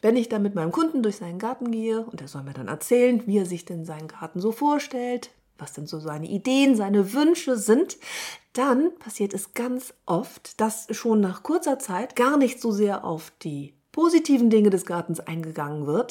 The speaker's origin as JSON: {"language": "German", "region": "Hamburg", "country": "Germany", "said": "Ich bin Hamburger."}